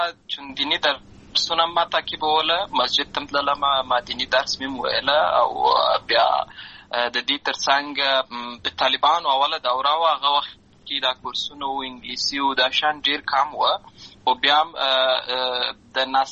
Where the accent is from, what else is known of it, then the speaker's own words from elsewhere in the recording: Lashkar Gah, Helmand, Afghanistan; زه په اصل کې د اروزګان ولایت یم اما زه په هلمند ولایت لشکرګاه کې پیدا شوی یم اما د لوی سوی یم عملته مې ښوونځی لوستی ده عملته مې ټول ژوند مې له هماغه ځای څخه پیل شوی دی خو په اصل کې زه د اروزګان ولایت څخه